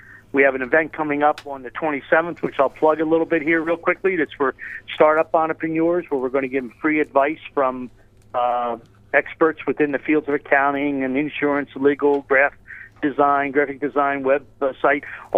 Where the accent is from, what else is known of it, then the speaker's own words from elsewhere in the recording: Atlanta, Georgia, United States; also born or lived in Philadelphia; I come from Atlanta and Philadelphia area, which I know really well, both of them, and a little bit in New York.